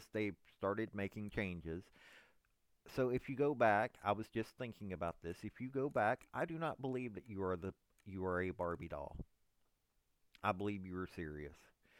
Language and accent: English; Tennessee, United States; I'm from East Tennessee. I'm from Southeast Tennessee. Well, I was born in Middle Tennessee, but I grew up in East Tennessee, Southeast Tennessee.